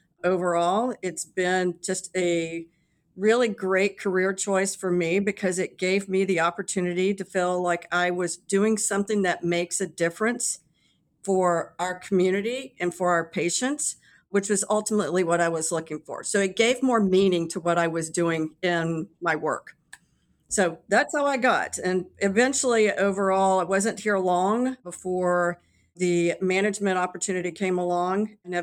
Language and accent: English; Texas, United States; I am from Texas. So what does a good Texan do way back when?